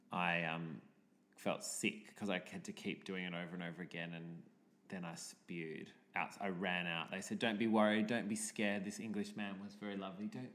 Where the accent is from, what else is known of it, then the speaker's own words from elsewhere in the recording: Perth, Western Australia, Australia; It's my hometown.